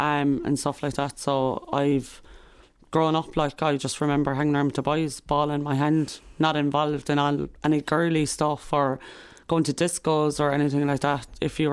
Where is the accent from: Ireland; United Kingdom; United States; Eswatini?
Ireland; Limerick, Munster; we're from Limerick